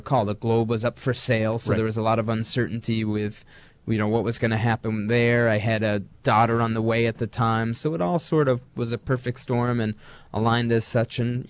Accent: Framingham, Massachusetts, United States; So I went to – you know, a newspaper in my hometown of Framingham, Mass.

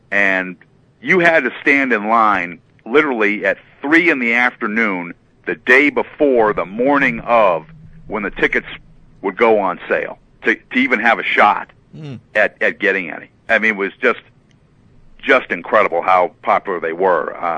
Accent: New Hampshire, United States; Well, I grew up in New Hampshire. There was we had a sporting goods store downtown. We had one sporting goods store, a pretty kind of small town.

